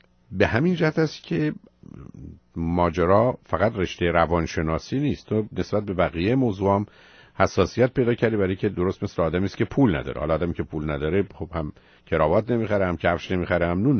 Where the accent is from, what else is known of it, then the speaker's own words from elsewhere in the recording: Iran; ما ایرانی هستیم و فارسی بلدیم